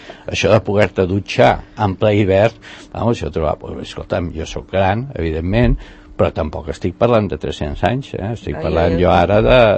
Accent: El Masnou, Catalonia, Spain; Però escolta'm, jo soc fill de Masnou, a casa meva la dutxa estava al pati.

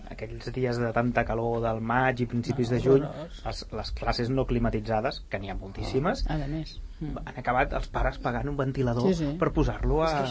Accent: Rubí, Catalonia, Spain; Jo porto els meus nens a una escola de Rubí, jo soc de Rubí

